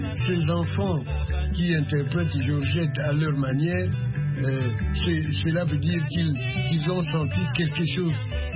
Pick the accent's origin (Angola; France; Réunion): Angola; also born or lived in Congo; moi, je suis angolais, je suis né au Congo.